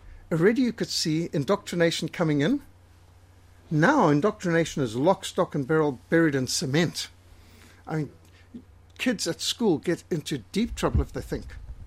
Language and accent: English; Zimbabwe; now in South Africa; I remember I came down from Rhodesia where we had a very high level of education. And I must say, while the South African science and maths was better, the Rhodesian history and geography and English was higher.